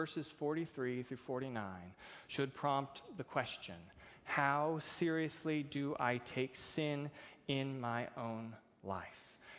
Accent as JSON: {"language": "English", "country": "United States", "said": "That's me speaking as an American who loves food."}